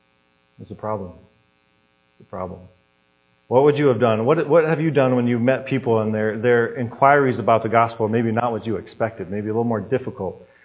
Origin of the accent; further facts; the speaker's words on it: Midwest, United States; I'm an American, I'm a Midwesterner. I don't always open up to strangers, believe it or not.